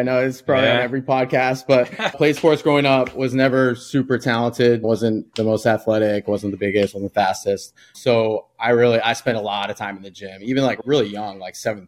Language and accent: English; Brookline, Massachusetts, United States; So I grew up in Brookline, Mass. Ended up going to Springfield College for exercise science.